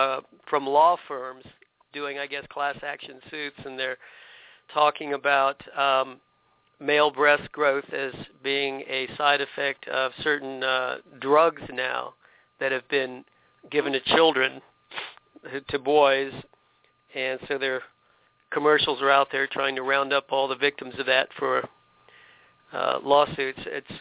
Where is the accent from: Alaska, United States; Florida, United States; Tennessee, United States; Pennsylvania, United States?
Florida, United States; Tampa; My hometown, I grew up in Tampa.